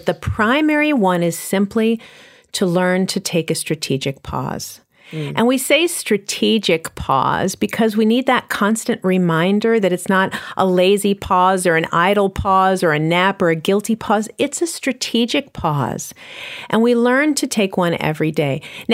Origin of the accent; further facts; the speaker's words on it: New York City, New York, United States; I'm from New York City too, and you can be on the train